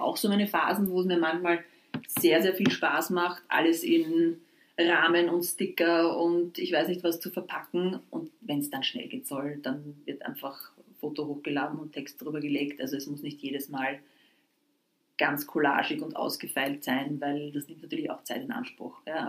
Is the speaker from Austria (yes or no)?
yes; Austria; bei uns in Österreich.